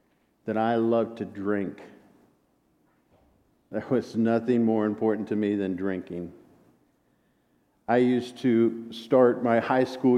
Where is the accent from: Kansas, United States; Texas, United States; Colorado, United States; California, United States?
Kansas, United States; Manhattan; it was never in the mindset of … years ago growing up in Manhattan, Kansas